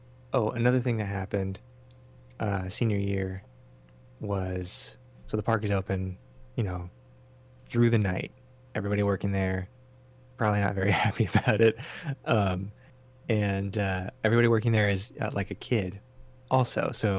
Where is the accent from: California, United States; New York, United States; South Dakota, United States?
California, United States; and I'm from the Bay Area, so we bus down to Disneyland